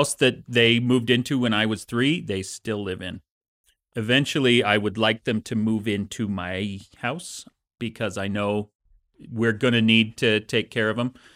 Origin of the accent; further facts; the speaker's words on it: Salt Lake City, Utah, United States; and we lived in Kearns for a while. When I was 3 years old, my parents moved to Sugar House.